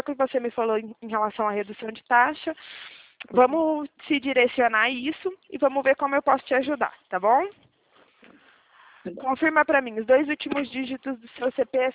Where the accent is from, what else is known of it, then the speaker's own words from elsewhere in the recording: Limeira, São Paulo, Brazil; Eu falo de Limeira